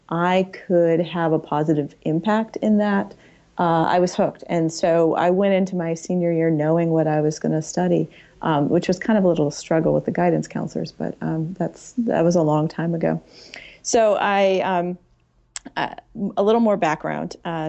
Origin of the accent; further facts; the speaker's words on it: St. Louis, Missouri, United States; also born or lived in New York / Boston; So I grew up in St. Louis, Missouri, which was a wonderful place to grow up. My parents are not from St. Louis.